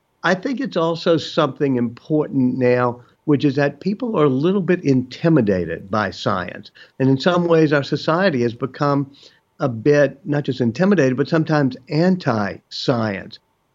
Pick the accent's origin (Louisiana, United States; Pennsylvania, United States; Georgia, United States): Louisiana, United States; New Orleans; I was in New Orleans, my hometown.